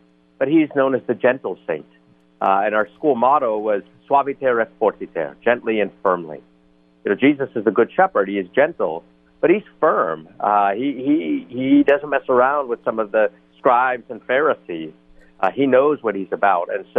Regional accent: Toledo, Ohio, United States; growing up in Toledo, right next to the St. Francis de Sales High School, is a monastery of the Visitation.

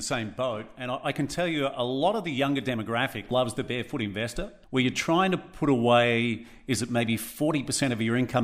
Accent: Port Macquarie, New South Wales, Australia; really cool to hear some insights on Port Macquarie and that everyone else around the country loves my hometown.

